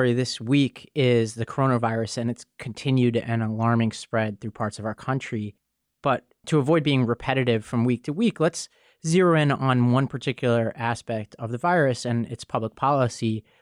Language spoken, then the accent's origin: English; New York City, New York, United States; And in my hometown of New York City, the mayor has stated that he plans to reopen New York City's public schools in September